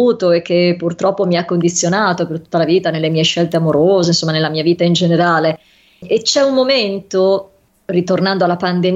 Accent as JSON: {"language": "Italian", "town": "Venice", "region": "Veneto", "country": "Italy", "said": "vabbè a parte io sono veneziana"}